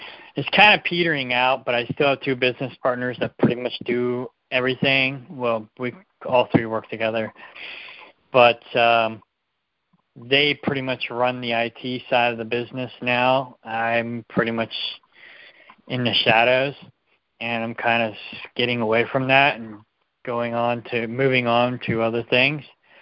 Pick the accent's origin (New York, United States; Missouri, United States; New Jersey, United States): Missouri, United States; Kansas City; Basically, my former business partner was from L.A., and I'm from Kansas City, and So